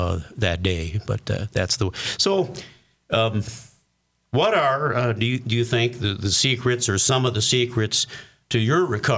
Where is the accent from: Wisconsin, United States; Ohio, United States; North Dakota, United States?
Wisconsin, United States; Milwaukee; moved away; my hometown is Milwaukee, Wisconsin. Well, we've been here now for 37 years